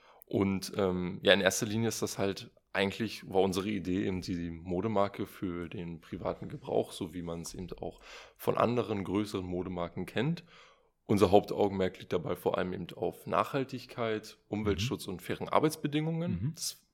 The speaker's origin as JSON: {"language": "German", "town": "Helmstedt", "region": "Lower Saxony", "country": "Germany", "said": "Und zwar erstmal komme ich aus Helmstedt."}